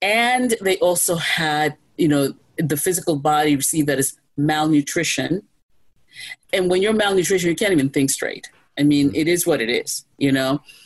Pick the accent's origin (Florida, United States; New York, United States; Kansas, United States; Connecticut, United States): New York, United States; Look, I'm a New Yorker. I'll always be a New Yorker, okay? In New York, we mind our business, okay?